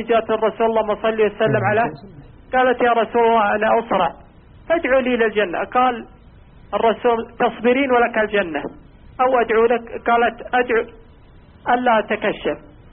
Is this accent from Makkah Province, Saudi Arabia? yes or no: yes; Taif, Makkah Province, Saudi Arabia; أنا من الطائف.